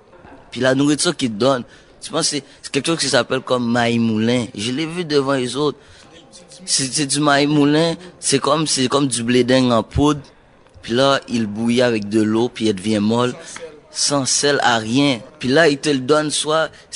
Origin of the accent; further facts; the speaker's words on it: Canada